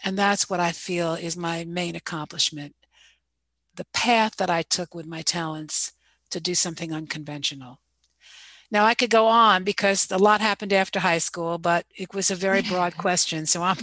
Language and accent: English; Westchester, New York, United States; Many, many years ago, when I was an 18-year-old girl growing up in Westchester, New York, and flunking out of high school